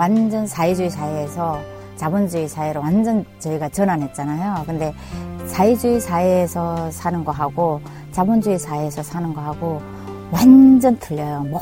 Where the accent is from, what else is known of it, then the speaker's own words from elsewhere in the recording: Hamhung, South Hamgyong, North Korea; now in South Korea; 고향은 북한이고요. 함흥냉면 하면 많은 사람들이 알고 있고 또 저희 고향은 함경남도 함흥에서 제가 그 탈북을 해서 대한민국에 입국해서 지금은 그래도 나름대로 제가 그 대한민국에 잘 정착해서 결혼까지 하고